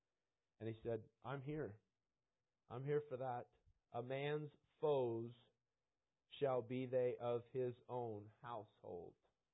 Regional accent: Washington, United States; I grew up in Eastern Washington. You have to make that clear with people when you're from Washington. You just have to make that clear. I'm from Washington. Well, first, of Washington State, okay, not Washington, D.C.

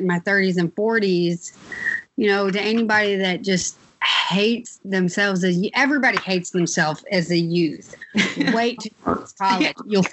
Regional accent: Tullahoma, Tennessee, United States; So I grew up in Tullahoma and then going to MTSU, which is Murfreesboro is a bigger town than Tullahoma.

